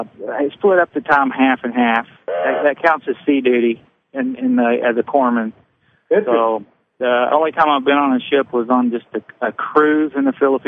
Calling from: Hot Springs, Arkansas, United States; I'm calling from just outside of Hot Springs, Arkansas.

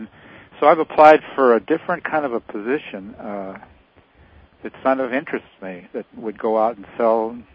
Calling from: Carmel, United States; I'm calling from Carmel.

